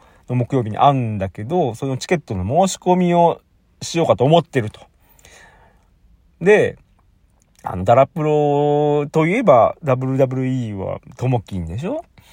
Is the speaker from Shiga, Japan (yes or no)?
no; Toyonaka, Osaka, Japan; also born or lived in Chiba; 実は大阪の豊中なんですみたいな話をしたことはあるけど